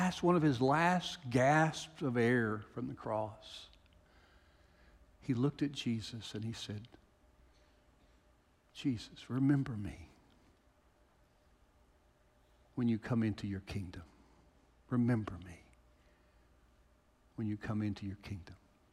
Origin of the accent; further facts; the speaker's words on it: Kentucky, United States; I wish I had a Scottish accent, but you would probably still know I was from Kentucky, so I just won't.